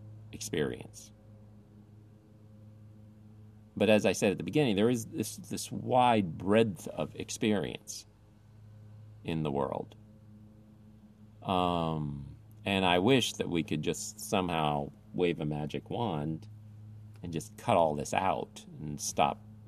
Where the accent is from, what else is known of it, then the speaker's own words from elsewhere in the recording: Midwest, United States; now in New York City, United States; not growing up in New York City, growing up in a smaller town in the Midwest